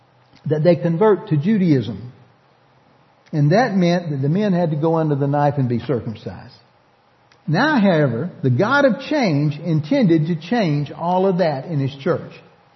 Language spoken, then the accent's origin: English; Louisiana, United States; Now, growing up in Louisiana in the Deep South in the 60s, it was kind of ingrained to be prejudiced.